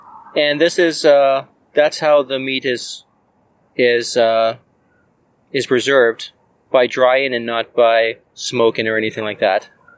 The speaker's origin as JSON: {"language": "English", "country": "South Africa", "said": "So I come originally from South Africa, and I was born to two English speakers in South Africa. But my parents knew Afrikaans, and they knew some Afrikaans culture as well."}